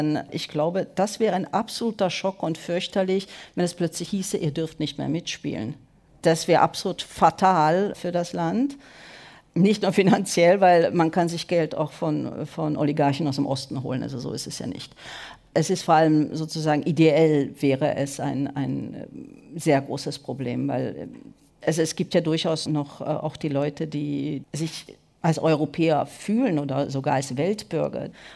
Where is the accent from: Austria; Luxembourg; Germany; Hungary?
Hungary; Western Hungary; Normalerweise, wenn ich nach Hause komme, bin ich allerdings nicht in Budapest, sondern auf dem Dorf, wo ich herkomme. Das ist, wie gesagt, ganz im Westen des Landes